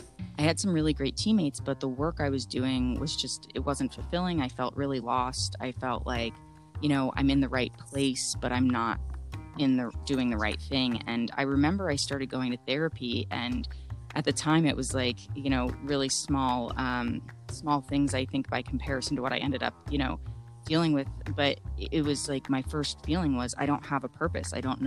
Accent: Northeast, United States; now in Seattle, United States; But growing up in the Northeast, I went to school in Connecticut, too.

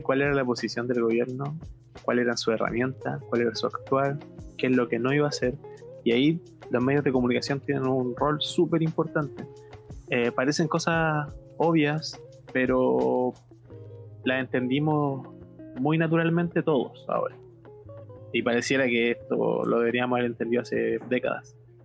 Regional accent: Chile; orgánicamente adoptamos todos como chilenos el símbolo de la estrella

